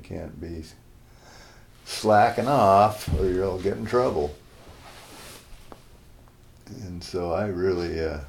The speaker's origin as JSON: {"language": "English", "region": "Wyoming", "country": "United States", "tie": "born or raised there", "said": "And, for instance, growing up in Yellowstone Park in the summertime, there are lots of people."}